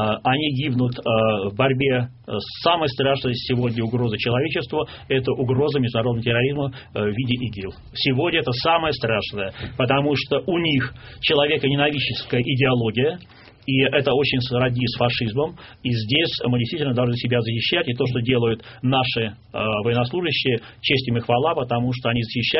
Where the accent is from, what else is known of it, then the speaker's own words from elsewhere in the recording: Saint Petersburg, Russia; я петербуржец, мне Петр Великий близок